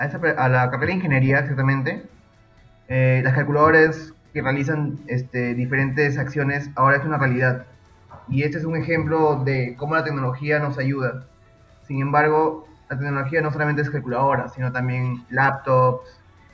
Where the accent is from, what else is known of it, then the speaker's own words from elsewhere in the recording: Tumbes, Peru; now in Lima, Peru; soy de Tumbes, tengo 22 años, estudio en la Pontificia Universidad Católica del Perú, acá en la ciudad de Lima